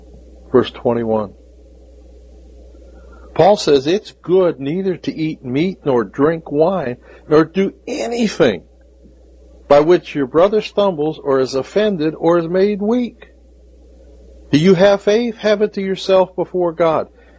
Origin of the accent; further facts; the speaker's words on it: Massillon, Ohio, United States; nothing gave me greater pleasure than to top that hill and see Massillon, Ohio's lights shining up on the hill. I'm coming home.